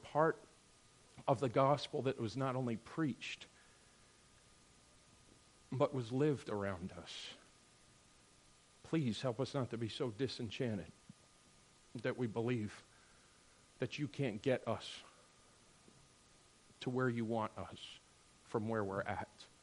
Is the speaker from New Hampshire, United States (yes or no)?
yes; New Hampshire, United States; I told one of you again about when growing up in New Hampshire, and Dad will be glad to talk about that all day long